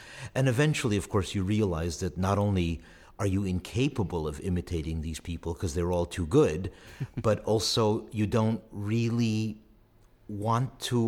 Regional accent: New York City, New York, United States; From my hometown, New York City

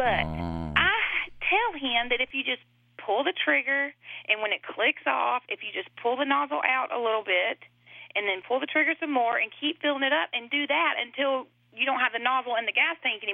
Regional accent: the South, United States; I'm from the South. They don't have those.

